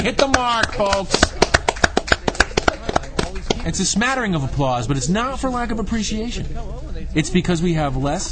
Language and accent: English; Massachusetts, United States; My home state of Massachusetts.